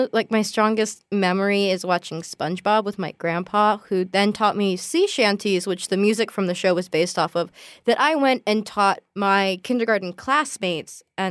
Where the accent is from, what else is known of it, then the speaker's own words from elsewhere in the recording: United States; And I was like, okay, well, I'm an American in London.